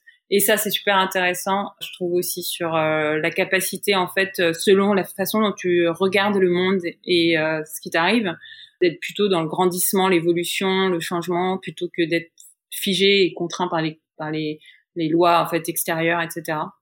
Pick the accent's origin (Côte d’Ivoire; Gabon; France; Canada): France; now in New York, United States; New York en tant que française